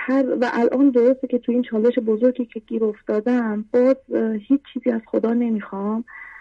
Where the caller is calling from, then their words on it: Mazandaran, Iran; مازندران تماس میگیرم برای اولین باره.